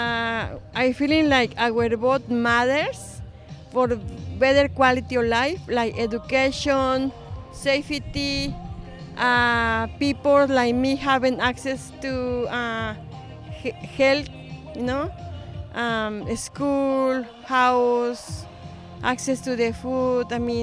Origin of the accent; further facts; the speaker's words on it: Mexico; English is a second language; moved away; I'm from Mexico.